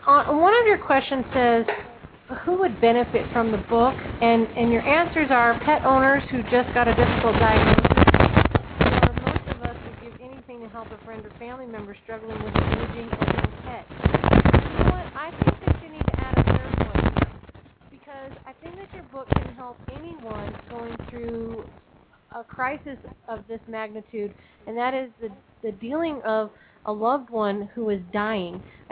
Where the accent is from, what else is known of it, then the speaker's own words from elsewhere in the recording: California, United States; I don't play hockey, Doug. I'm from California. We didn't even have hockey when I was in school.